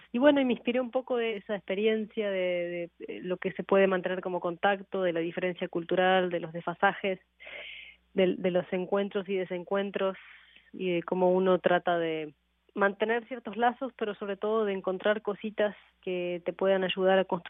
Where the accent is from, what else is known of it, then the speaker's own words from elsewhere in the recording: Uruguay; also born or lived in Moncton, Canada; En realidad, yo crecí en varios países. Pasé 10 años en Uruguay, de 8 a 18 años